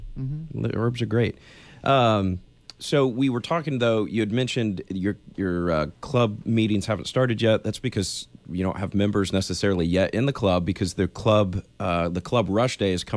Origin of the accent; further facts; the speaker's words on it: Illinois, United States; I'm a Midwest boy, so from Illinois